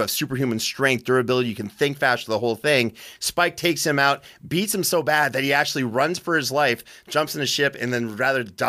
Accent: Canada; now in United States; are you somehow saying I'm lesser because of I'm a Canadian immigrant to this great country, Ray Stakanis?

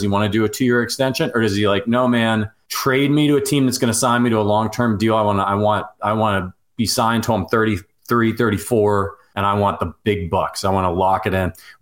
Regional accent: Ohio, United States; I'm from Northeast Ohio. I'm a Guardians fan.

